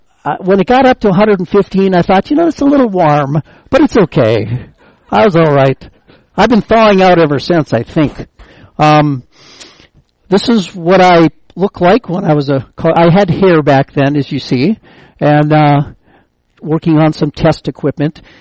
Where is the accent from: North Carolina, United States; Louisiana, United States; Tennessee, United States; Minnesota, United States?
Minnesota, United States; Gonvick; I'm originally from Minnesota in a small town named Gonvick. It is in the northern part of Minnesota. When I grew up there, it had 350 people.